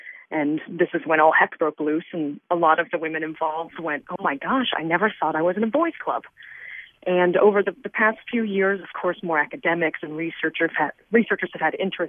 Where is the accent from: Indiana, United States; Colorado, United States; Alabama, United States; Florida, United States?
Indiana, United States; now in San Francisco Bay Area, United States; we are both Hoosiers from Indiana.